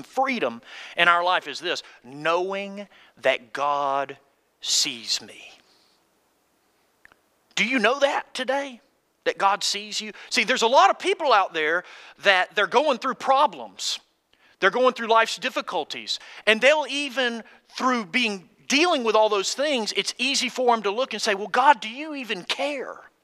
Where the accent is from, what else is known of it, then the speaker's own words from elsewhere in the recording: Athens, Georgia, United States; I'm from Athens, Georgia, Clark County.